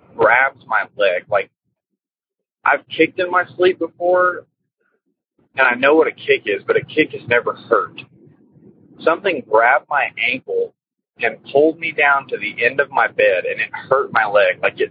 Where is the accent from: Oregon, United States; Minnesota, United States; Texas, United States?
Texas, United States; I'm from Texas.